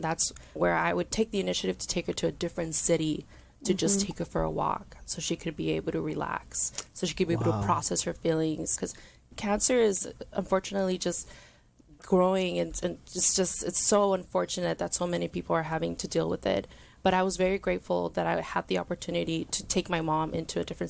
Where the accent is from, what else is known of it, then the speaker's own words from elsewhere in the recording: Pomona, California, United States; I grew up in Pomona as well, and my mom is also a cancer survivor.